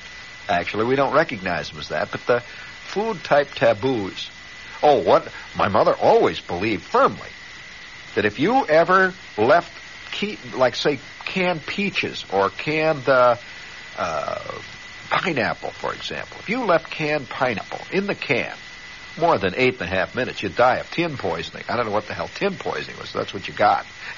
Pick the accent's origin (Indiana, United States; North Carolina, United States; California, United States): Indiana, United States; For example, there was a belief in Indiana. Now I came from Indiana.